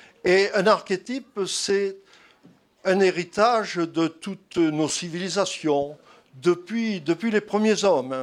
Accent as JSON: {"language": "French", "town": "Bordeaux", "region": "Nouvelle-Aquitaine", "country": "France", "said": "je suis bordelais, franc-maçon."}